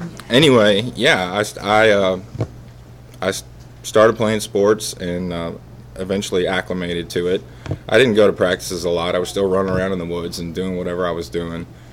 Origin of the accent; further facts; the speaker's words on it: Lexington, Kentucky, United States; also born or lived in Indiana; So, anyway, Lexington's my home, and that was a little odd since I was born in Indiana.